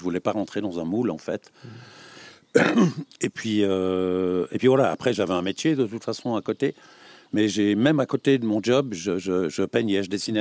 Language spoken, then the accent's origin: French; Valais, Switzerland; Je suis valaisan